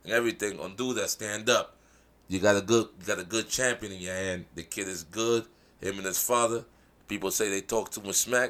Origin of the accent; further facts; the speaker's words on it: New York, United States; I'm from New York. Them boys can fight.